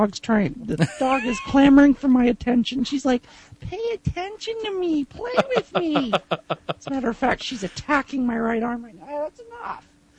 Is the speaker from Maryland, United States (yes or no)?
no; Utah, United States; I was raised in Utah.